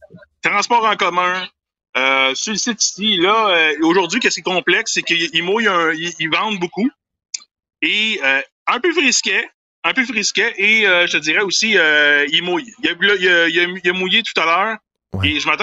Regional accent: Canada; Puis quand on parle, on vient du Canada

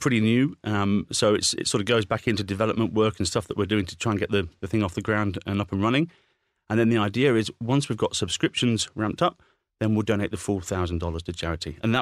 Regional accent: Nottingham, East Midlands, United Kingdom; It must be something to do with the fact that I'm from Nottingham

